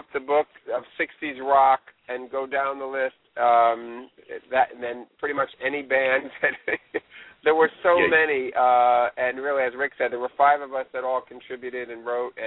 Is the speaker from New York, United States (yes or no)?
no; Connecticut, United States; For me, I grew up in Connecticut, actually.